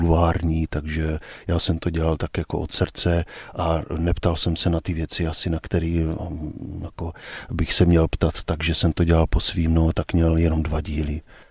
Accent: Blansko, South Moravian Region, Czechia; accent: Brno; now in Prague, Czechia; pocházím z Blanska a jak můžu slyšet, i když teda asi 15 let už žiju v Praze, tak ten brněnský přízvuk mě tam asi zůstal

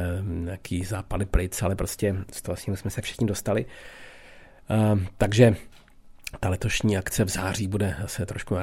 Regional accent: Brno, South Moravian Region, Czechia; Já jsem hrozně rád, že jsem Čech, navíc Brňák. Já si myslím přesto, že jsem kosmopolitní člověk a žiju většinu roku v zahraničí, tak se strašně rád vracím domů.

